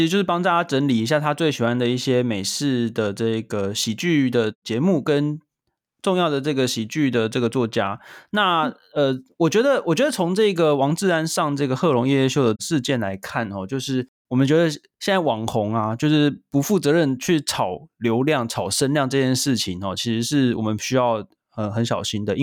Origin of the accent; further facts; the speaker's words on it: Hsinchu, Taiwan; 就是我们都是新竹人。